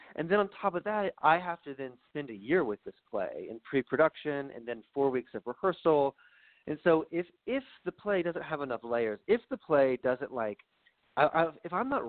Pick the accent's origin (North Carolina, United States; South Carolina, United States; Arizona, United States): North Carolina, United States; And so for me, I grew up in North Carolina. Like, you're a basketball fan.